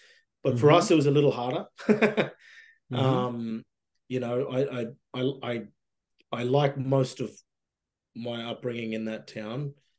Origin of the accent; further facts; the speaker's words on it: Mossman, Queensland, Australia; I can walk around in my hometown with a machete and a spear, and the cops won't even blink at it because they know, sure, I'm just going hunting, you know? And I, for example, like in Mossman, I can just go set up a camp